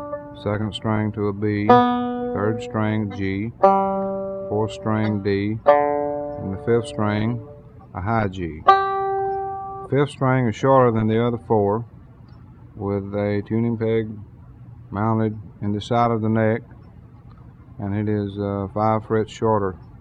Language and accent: English; Nashville, Tennessee, United States; I'm from Nashville, Tennessee. I'm a banjo player